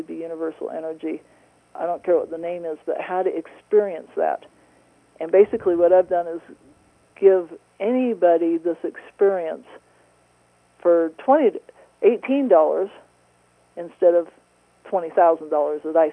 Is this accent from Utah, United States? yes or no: yes; Salt Lake City, Utah, United States; I had early childhood church experiences growing up in Salt Lake City with the Mormon church